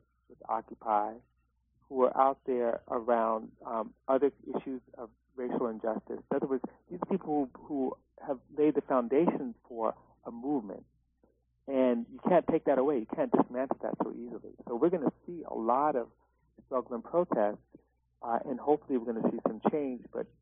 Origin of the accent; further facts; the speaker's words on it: New York City, New York, United States; I spent a lot of time in L.A., but being a New Yorker and you know coming out of a city where police. I grew up in the 60s when anti-police violence was just everyday life